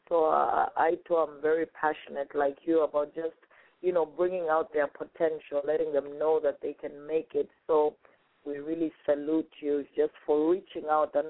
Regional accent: Kenya; also born or lived in Zambia; So I am from Zambia, but I grew up in Kenya, and my husband is from Rwanda. So I tend to be around a lot of East Africans, but I'm very patriotic. I love my nation, and I'm proud to be Zambian

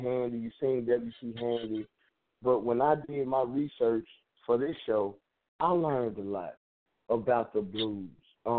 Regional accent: Memphis, Tennessee, United States; because I enjoy the blues, because I'm from Memphis, Tennessee.

